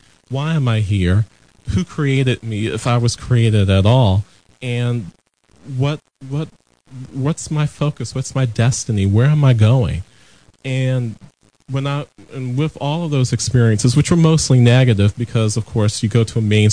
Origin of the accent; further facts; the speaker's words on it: Mount Vernon, United States; Growing up in Mount Vernon, the period of time that I talk about in Fear of a Black America really is my preteen and teenage years